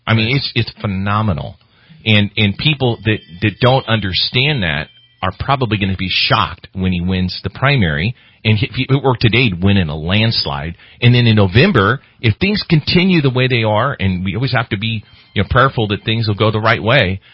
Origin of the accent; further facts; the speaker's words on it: California, United States; I've got lots of them myself, semi-automatic, that for me, growing up in Shasta County, that's what we did.